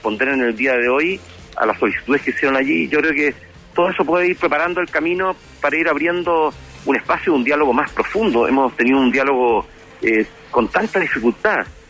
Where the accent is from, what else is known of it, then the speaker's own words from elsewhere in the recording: Chile; nos ha costado mucho como sociedad chilena trabajarlo, porque todavía seguimos mirando en menos a una persona que tiene un apellido mapuche, sí, comparado con yo, que tengo un apellido español